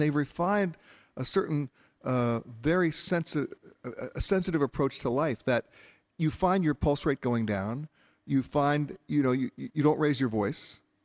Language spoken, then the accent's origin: English; United States; Obviously, I'm from the United States.